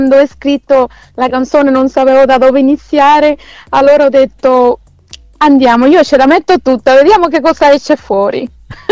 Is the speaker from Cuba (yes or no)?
yes; Cuba; Italian is a second language; now in Italy; Sono cubana, allora, essendo latinoamericana e le mie radici sono latinoamericane